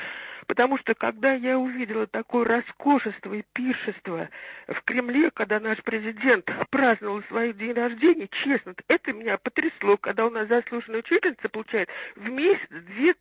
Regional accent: Russia; А я как россиянка, можно скажу вот о моем отношении к нему

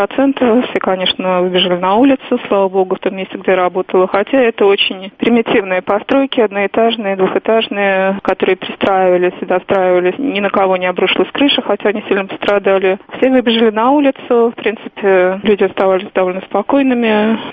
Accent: Moscow, Russia; Я выросла в Москве, никогда не было землетрясений.

